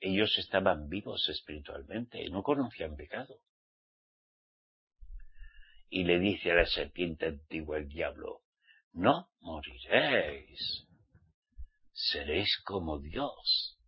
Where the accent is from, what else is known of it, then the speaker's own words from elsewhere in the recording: Spain; en mi tierra, yo soy una vasco-navarro